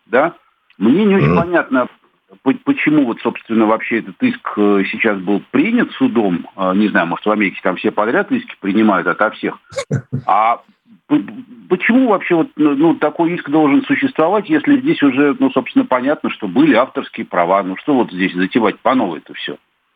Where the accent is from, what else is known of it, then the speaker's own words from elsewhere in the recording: Moscow, Russia; я из Москвы.